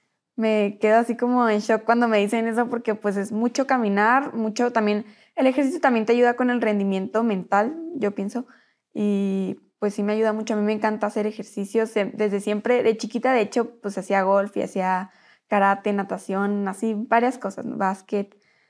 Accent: Chihuahua, Mexico; De aquí, de Chihuahua, México.

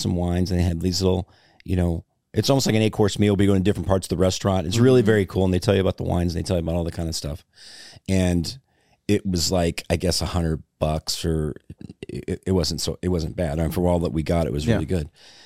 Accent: Missouri, United States; I'm middle class. I'm from Missouri.

